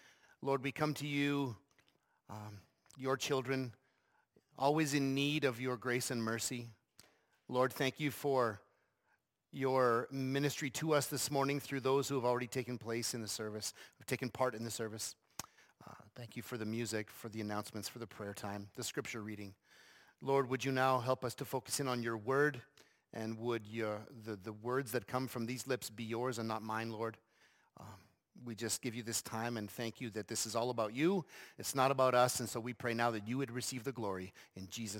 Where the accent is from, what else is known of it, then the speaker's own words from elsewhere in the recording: Coaldale, Alberta, Canada; I'm Albertan, born and raised in the Lethbridge area, the thriving metropolis of Coaldale, if anybody knows where that is.